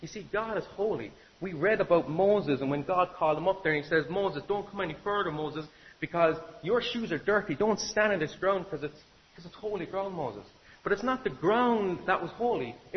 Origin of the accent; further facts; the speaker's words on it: Cork, Munster, Ireland; accent: Cork; Okay, so here if I'm speaking fast in my Cork accent, you're just going to keep up, read the verses, you'll get the picture, right?